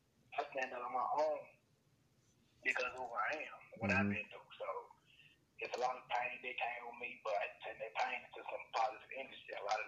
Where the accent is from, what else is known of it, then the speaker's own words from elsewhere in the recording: Memphis, Tennessee, United States; But I'm from Memphis, Tennessee. I'm one of the hottest promoters in Memphis.